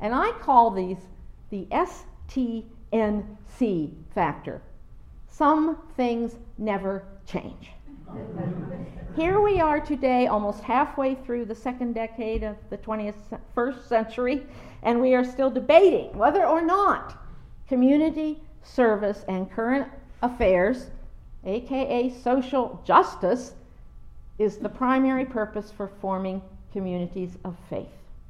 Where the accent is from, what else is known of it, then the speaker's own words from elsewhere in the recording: Pennsylvania, United States; I grew up in Western Pennsylvania.